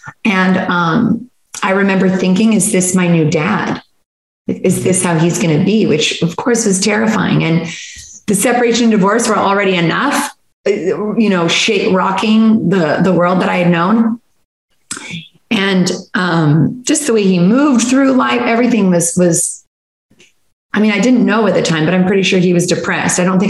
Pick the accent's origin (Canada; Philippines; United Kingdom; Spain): Canada; moved away as an adult; now in United States; I grew up in Canada. I got really sick of the cold and my mom's American. So thankfully I didn't have to stay in the cold Canada. And I moved to the Hawaiian Islands when I was 20 years old